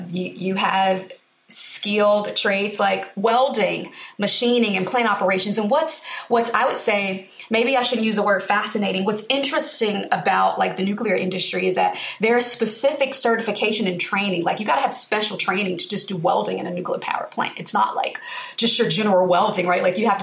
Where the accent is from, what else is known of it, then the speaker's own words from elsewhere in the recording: Alabama, United States; I'm from Alabama, and my aunt is the associate dean at a community college.